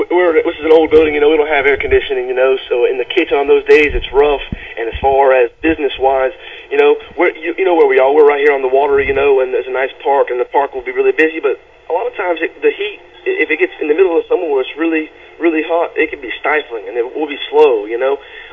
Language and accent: English; Austin, Georgia, United States; Yes, sir. Georgia. Okay. It's about Austin, Georgia.